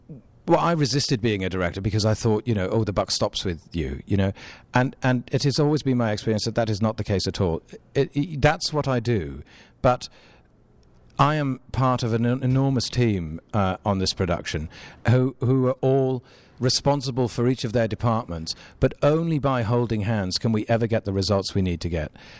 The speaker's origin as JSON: {"language": "English", "region": "Wales", "country": "United Kingdom", "said": "I'm Welsh, so, you know, we've always liked to sing song from South Wales."}